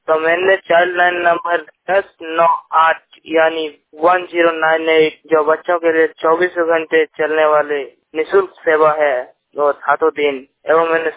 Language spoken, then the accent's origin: Hindi; Kohda, India; झारखंड के पूर्वी सिंहभूम जिले के फुटका प्रखंड के जादवपुर थाना अंतर्गत हाथी बिहार पंचायत के कोहदा गांव के निवासी हूं।